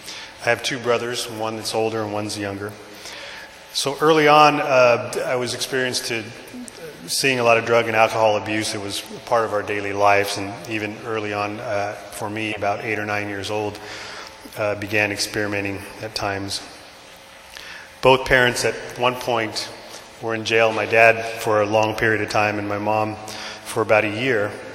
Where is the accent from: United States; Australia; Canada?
United States; Pico Rivera, California; born there; I was born in Pico Rivera, California in 68, and that's where Chris is from.